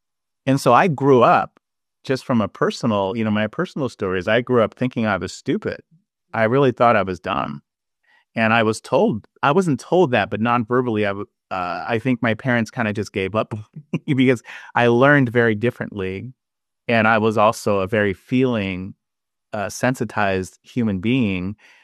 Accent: Los Angeles, California, United States; I'm one of eight children, right? Growing up in Los Angeles from two parents who migrated from the South, who left the South and left Louisiana because of Jim Crow and economic injustice and lynchings and everything else.

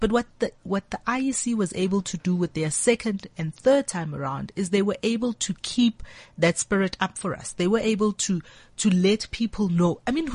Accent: South Africa

